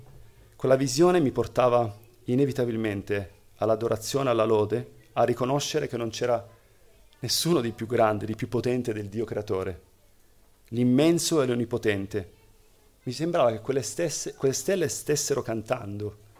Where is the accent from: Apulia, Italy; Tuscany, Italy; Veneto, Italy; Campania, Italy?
Apulia, Italy; moved away as an adult; Quando ero ragazzo, fino a 19 anni, sono vissuto in Puglia, sul Gargano, ed è un posto molto ventoso. E quando si tornava a casa a piedi, e noi abitavamo fuori paese